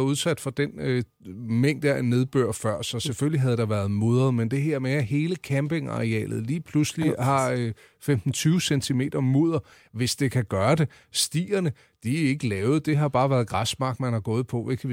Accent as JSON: {"language": "Danish", "region": "Central Denmark Region", "country": "Denmark", "said": "Når jeg siger festivalen, så ved man, at jeg er fra Midtjylland"}